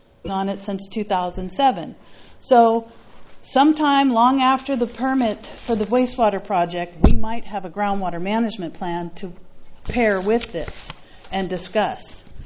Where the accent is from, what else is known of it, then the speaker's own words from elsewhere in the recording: Los Osos, California, United States; from Los Osos.